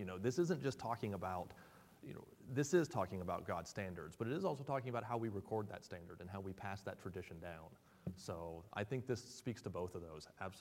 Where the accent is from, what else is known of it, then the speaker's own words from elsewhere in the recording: West Virginia, United States; I'm some hick from West Virginia.